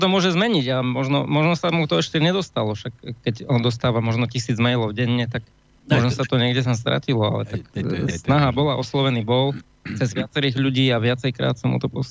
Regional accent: Banská Bystrica, Banská Bystrica Region, Slovakia; Áno, som Bystričan, ale hľadal som všade možne.

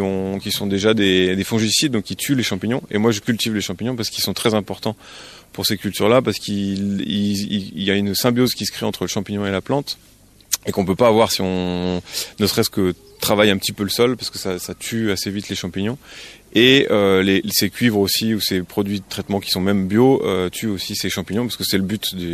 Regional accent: Auvergne-Rhône-Alpes, France; Non, je suis pas d'ici vraiment. Je suis de Rhône-Alpes, on va dire. Voilà, j'ai navigué pas mal en Rhône-Alpes.

